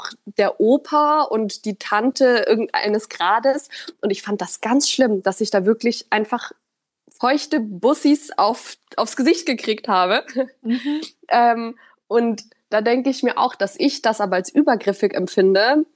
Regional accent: Germany; born or raised there; first language German

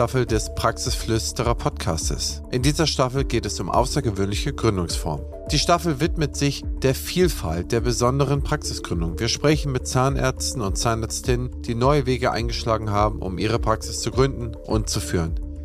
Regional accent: Northern Germany, Germany; Ich komme hier aus dem Norden von Westdeutschland. Ich bin behütet, in Freiheit aufgewachsen.

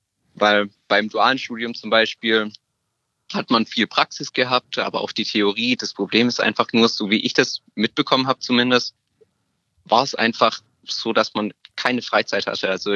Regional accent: Stuttgart, Baden-Württemberg, Germany; ich bin 20 Jahre alt, ich komme aus Stuttgart.

